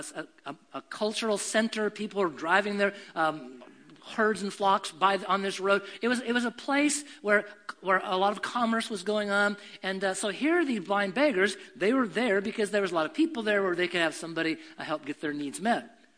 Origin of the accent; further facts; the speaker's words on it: West Coast, United States; I'm from the West Coast and went to college in California